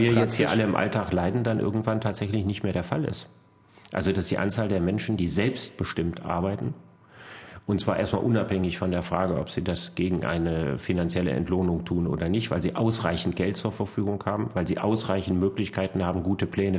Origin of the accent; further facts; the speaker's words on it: Solingen, North Rhine-Westphalia, Germany; Ich wäre als Kind viel lieber in Köthen aufgewachsen als in Solingen.